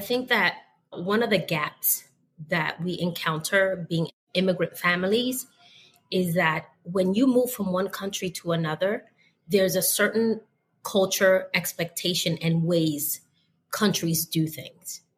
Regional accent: Bronx, New York, United States; also born or lived in Manhattan; especially with being from the South Bronx. And then I had a chance in high school to get accepted to a school in Manhattan. And so I was traveling from the South Bronx to Manhattan.

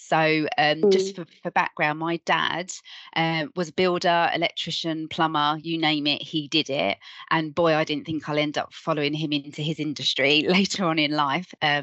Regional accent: Sidcup, London, United Kingdom; born there; I was born in Kent in a place called Sidcup. So just a little bit of background. I'm mixed race.

